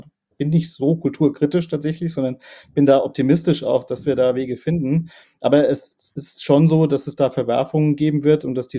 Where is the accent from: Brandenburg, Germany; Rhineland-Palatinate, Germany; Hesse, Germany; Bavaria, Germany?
Rhineland-Palatinate, Germany; ich bin Pfälzer